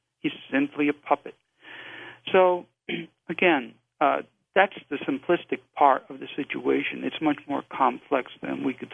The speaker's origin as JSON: {"language": "English", "country": "United States", "said": "me as an American"}